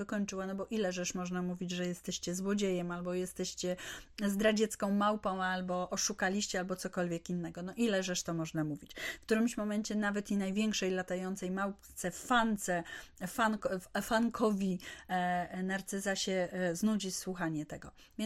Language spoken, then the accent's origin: Polish; Warsaw, Masovian Voivodeship, Poland; Jestem z Warszawy, więc na Mokotowie na przykład.